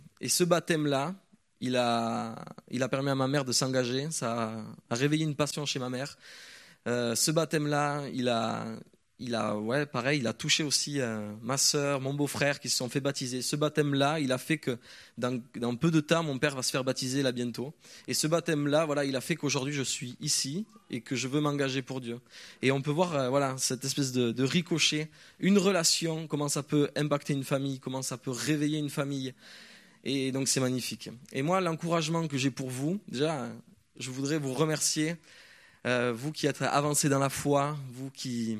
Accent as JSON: {"language": "French", "town": "Pau", "region": "Nouvelle-Aquitaine", "country": "France", "said": "je viens de Pau et cette année donc"}